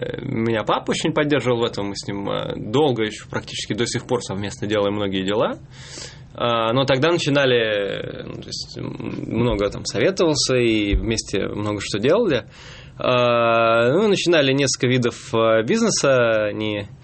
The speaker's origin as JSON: {"language": "Russian", "region": "Moscow", "country": "Russia", "said": "я из Москвы занимаюсь тем же, только у нас никто не делает"}